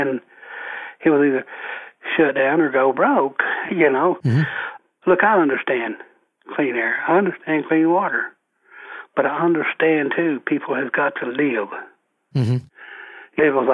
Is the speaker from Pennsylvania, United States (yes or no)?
no; Kentucky, United States; now in Tennessee; Yes, I moved from Kentucky. I've had to move away.